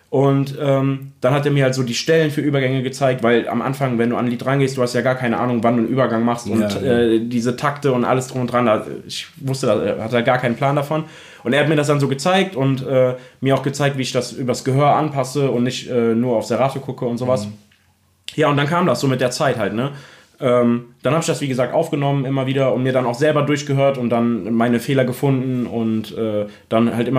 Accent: Remagen, Rhineland-Palatinate, Germany; now in Bad Breisig, Germany

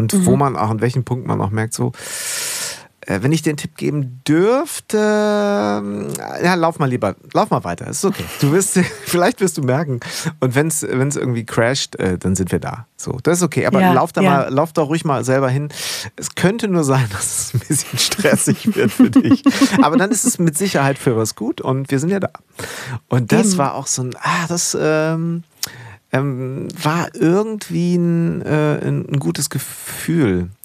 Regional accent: Schleswig-Holstein, Germany; Ich bin auch so ein Nordseekind. Also bei mir, ich bin groß geworden in Schleswig-Holstein tatsächlich. Und da war natürlich so in der Nähe zu Dänemark.

